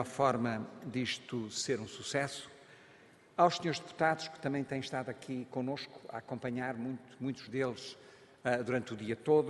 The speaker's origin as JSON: {"language": "Portuguese", "country": "Mozambique", "tie": "born or raised there", "said": "Eu nasci, cresci em Moçambique, cresci numa ditadura."}